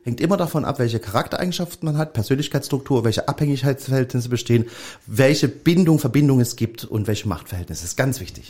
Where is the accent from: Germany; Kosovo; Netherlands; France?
Germany; East Germany; Ich bin ja im Osten groß geworden.